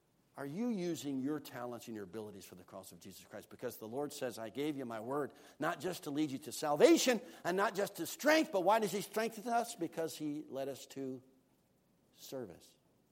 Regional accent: United Kingdom; as a British preacher I like to listen

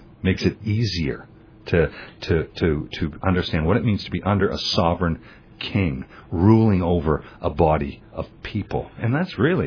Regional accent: Canada; now in United States; I am a Canadian by citizenship and a permanent resident by law in the United States.

